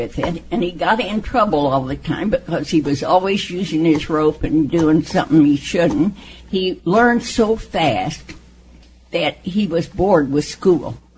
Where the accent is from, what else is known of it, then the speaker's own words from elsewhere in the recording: Chelsea, Oklahoma, United States; born there; I was born in Chelsea, Oklahoma, Rogers County.